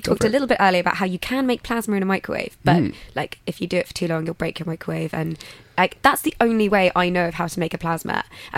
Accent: London, United Kingdom; born or raised there

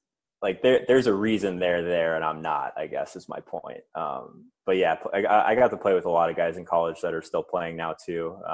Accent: Arizona, United States; So starting in Arizona, definitely kind of a non-typical hockey market.

